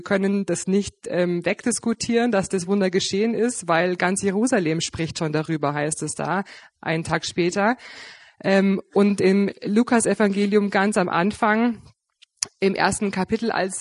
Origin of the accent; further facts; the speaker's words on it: Bavaria, Germany; now in Pfaffenhofen, Germany; Ich bin ursprünglich aus dem Fürstenfeldbrucker Raum und bin da in der charismatischen Erneuerung der katholischen Kirche aufgewachsen